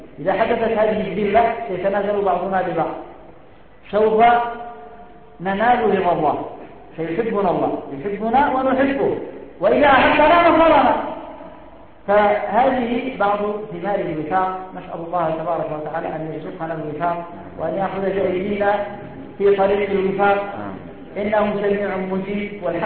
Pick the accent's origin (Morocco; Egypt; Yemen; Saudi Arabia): Yemen; انظروا على سبيل المثال عندنا في اليمن تمت الوحدة بصورة توافقية